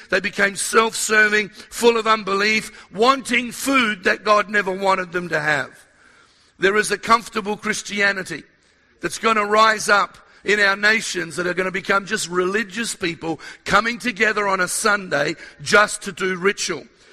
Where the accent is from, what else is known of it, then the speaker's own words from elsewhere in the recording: Australia; also born or lived in South America; And in 1960 it was, we went to South America for a few years, or they did, and I was born in South America. And then at the age of 4, they brought me to Australia.